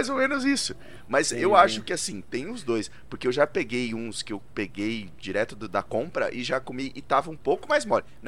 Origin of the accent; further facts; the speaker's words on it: Northeast Region, Brazil; eu fui criado no Nordeste